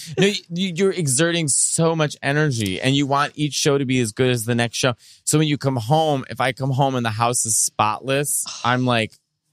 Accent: Chicago, Illinois, United States; accent: Chicago; If you got like a confident walk, my Chicago accent, if you have a confident walk.

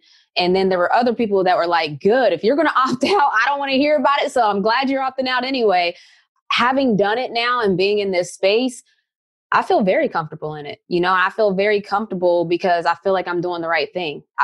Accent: West Virginia, United States; because I'm coming from West Virginia.

